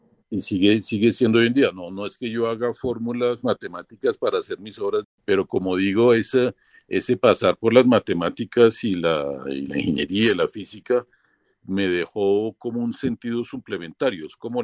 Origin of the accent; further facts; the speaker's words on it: Paris, Île-de-France, France; also born or lived in Spain / New York / Canada / Italy; now in Colombia; nací en España, viví en Nueva York, crecí en París, llegué a Colombia en los años 70, de aquí me fui al Canadá, a Italia y a Japón los últimos 30 años.